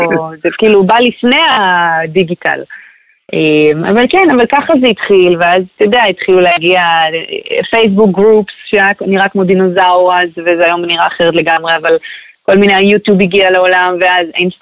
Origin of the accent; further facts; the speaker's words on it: Krayot, Haifa District, Israel; חייתי בחול 10 שנים והגעתי לתל אביב הגדולה שהייתה בשבילי כמו ניו יורק, כי גדלתי בקריות.